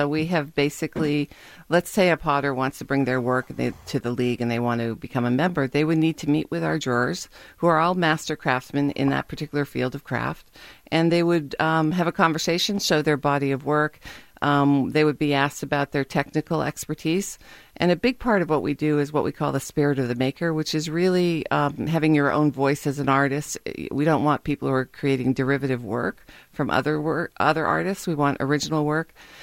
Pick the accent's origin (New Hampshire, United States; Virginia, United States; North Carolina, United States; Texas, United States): New Hampshire, United States; Dublin; Dublin, New Hampshire.